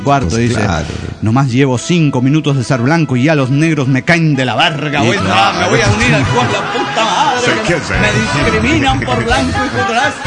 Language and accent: Spanish; Guatemala; de Guatemala.